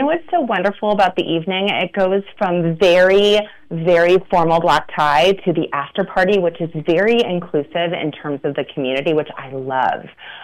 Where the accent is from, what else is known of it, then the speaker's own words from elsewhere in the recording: California, United States; And I'm so, so proud to be born and raised in the Bay Area.